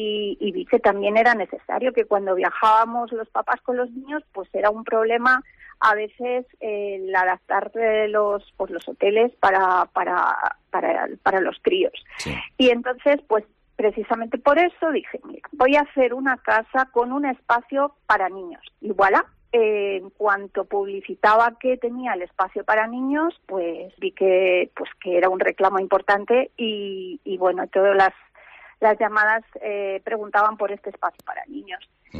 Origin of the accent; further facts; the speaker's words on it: Segovia, Castile and León, Spain; nacido en Segovia. Para mí la luz era muy importante, entonces lo primero que hice cuando volví a mi tierra es buscar un emplazamiento que tuviera el sol y la luz que siempre hemos tenido tan característico en nuestra provincia.